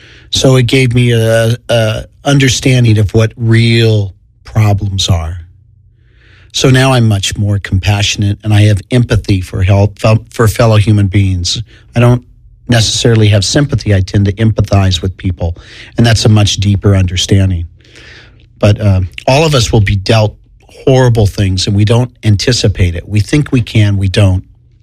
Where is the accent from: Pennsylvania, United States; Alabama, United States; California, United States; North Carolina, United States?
California, United States; Redlands; I started in my hometown in Redlands with the Y Circus.